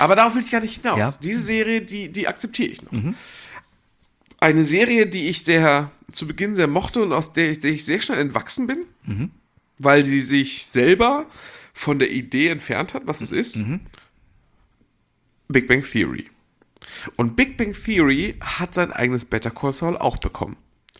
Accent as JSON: {"language": "German", "country": "Poland", "tie": "born or raised there", "said": "es gibt nur einen Papst, ist schon so eine Einstellung, mit der bin ich aufgewachsen in Polen."}